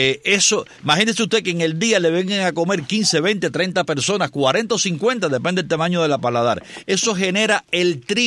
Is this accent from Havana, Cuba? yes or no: yes; Havana, Cuba; moved away; yo hace ya muchos años que salí de Cuba, pero cuando salí yo recuerdo de la existencia en La Habana.